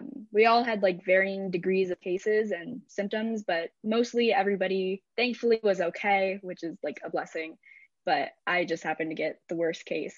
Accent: California, United States; I'm actually from California

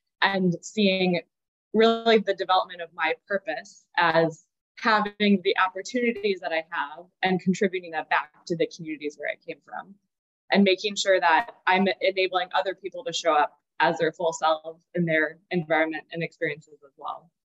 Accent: Milwaukee, Wisconsin, United States; born there; So I was born in Milwaukee, Wisconsin. Both my parents are originally from Green Bay, and they are each from families of six.

